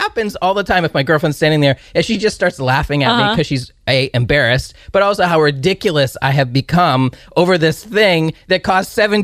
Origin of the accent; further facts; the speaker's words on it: Maine, United States; I'm from New England, by the way. I'm from Maine and the home of L.L. Bean.